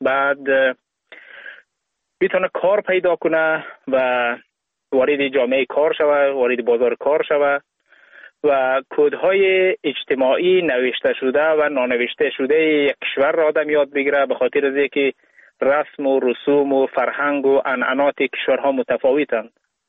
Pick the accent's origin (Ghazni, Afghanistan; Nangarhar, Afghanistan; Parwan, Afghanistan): Ghazni, Afghanistan; born or raised there; now in Sweden